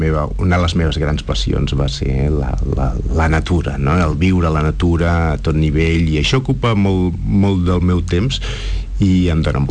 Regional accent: Barcelona, Catalonia, Spain; now in Montseny, Spain; de petit vivia a Barcelona, o mal vivia a la ciutat, com deia l'anunci aquell, no? I clar, tants anys a Barcelona, tan aviat com vaig tenir ocasió, vaig marxar de Barcelona, no? I ara visc al Montseny.

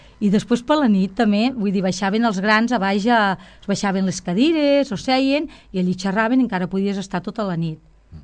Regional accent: Caputx, Catalonia, Spain; jo vaig néixer al Caputx, a la casa dels meus pares, a l'habitació on dormia la meva germana i jo. Vull dir que sóc nascuda a casa.

